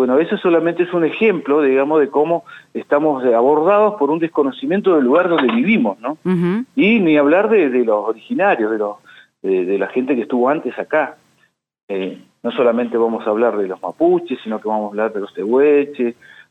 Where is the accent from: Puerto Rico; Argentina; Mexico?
Argentina; Comodoro Rivadavia, Chubut; estoy hace 40 años acá en la provincia, nací en Comodoro Rivadavia, de chico acá.